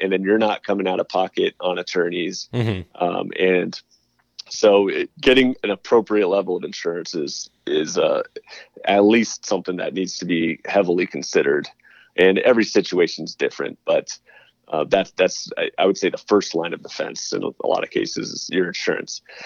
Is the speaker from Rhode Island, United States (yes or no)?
no; Phoenix, Arizona, United States; also born or lived in Ohio; But I grew up in Phoenix, Arizona, went to Ohio for school, started my practice out there as a 1099 contractor attorney.